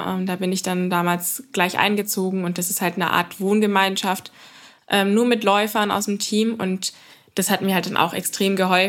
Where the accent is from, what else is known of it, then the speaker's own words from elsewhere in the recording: Kladow, Berlin, Germany; Und sonst bei uns daheim in Klado gibt es halt auch super viele Laufmöglichkeiten an der Havel.